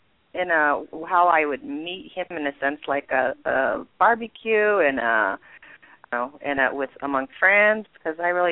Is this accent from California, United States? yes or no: no; Denver, Colorado, United States; Hi, I'm from Denver.